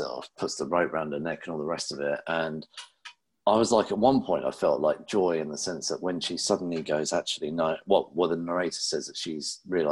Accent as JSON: {"language": "English", "region": "England", "country": "United Kingdom", "said": "maybe because I'm English"}